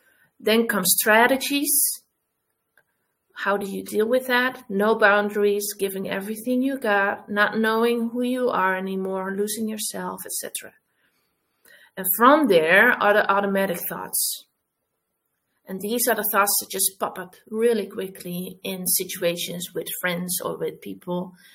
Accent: Netherlands; English is a second language; I'm from the Netherlands, so I don't speak perfect English.

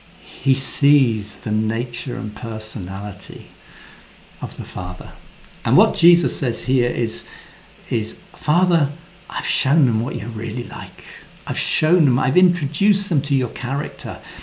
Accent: United Kingdom; You know, in Britain, we're very British.

